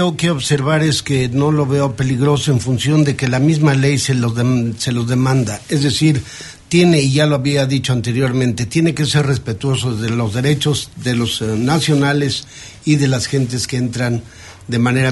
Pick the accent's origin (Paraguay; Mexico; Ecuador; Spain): Mexico; Y desde luego que a lo mejor no está en la oportunidad de que nosotros como mexicanos estemos observando que se tenga que detener a la gente y enviarse a su país de origen.